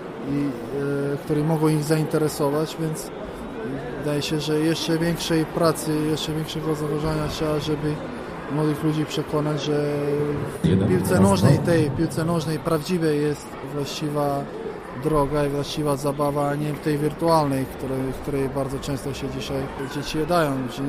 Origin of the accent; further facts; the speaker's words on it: Serbia; Polish is a second language; pochodzę z takiego kraju, że nie też te warunki są najważniejsze, bo w Serbii też nie każdy klub czy nie każdy sportowiec ma warunki wyśmienite